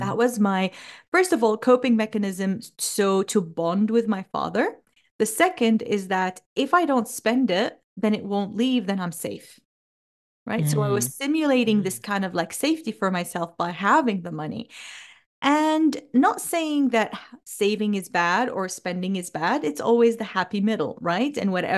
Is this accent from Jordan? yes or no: yes; Jordan; moved away as an adult; now in Australia; I was born and raised in Jordan. I left Jordan when I was 23. I went to Australia all on my own. That was 20 years ago, a little bit over that.